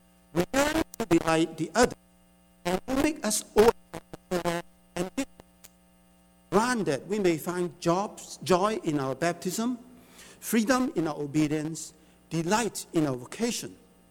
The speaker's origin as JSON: {"language": "English", "country": "Hong Kong", "second_language": "English", "said": "I'm coming from Hong Kong. I've been here for a week."}